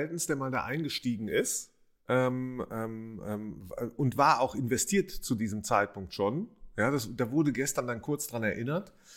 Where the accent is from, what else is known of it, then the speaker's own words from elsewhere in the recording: Rhineland, Germany; jemand aus dem Rheinland, aus meiner Heimat